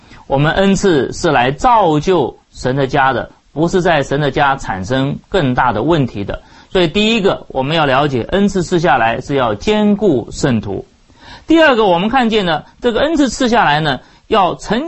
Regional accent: China; 我们中国人都特别谦卑啊

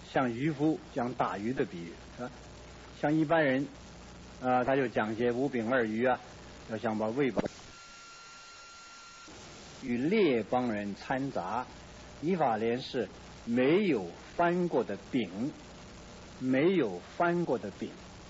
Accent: China; 特别对我们东方人中国人来说，我们中国人强调行善

